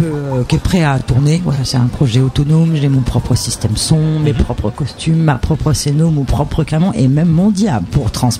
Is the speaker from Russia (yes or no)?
no; Barbezières, Nouvelle-Aquitaine, France; Et je suis native de Nord-Charente, un village qu'on appelle Barbezières.